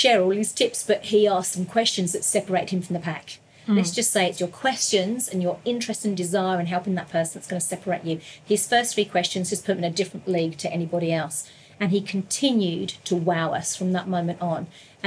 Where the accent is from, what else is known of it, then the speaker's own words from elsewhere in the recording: England, United Kingdom; and I grew up in England.